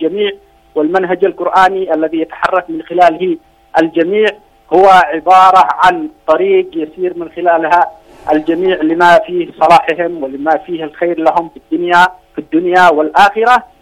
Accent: Yemen; لذلك نحن كشعب يمني

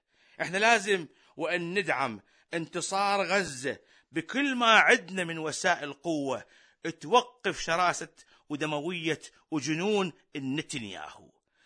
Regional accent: Iraq; وخصوصا بلدنا العراق

